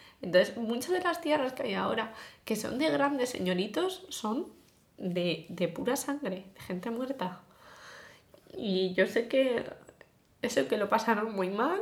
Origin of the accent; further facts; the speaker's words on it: Basque Country, Spain; se habla mucho de Guernica y el bombardeo de Guernica, yo que soy vasca, ¿no?